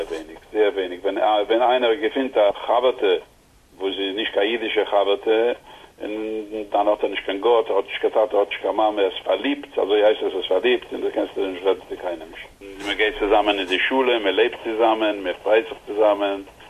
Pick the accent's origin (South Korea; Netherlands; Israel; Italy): Israel; Jerusalem, Jerusalem District; German is a second language; ich bin geboren in Jerusalem. Mein Vater ist schon geboren in Jerusalem. Meine Mutter kommt von Zfat. Sie war schon der 8. Generation in Zfat. Ich bin der 9. Generation.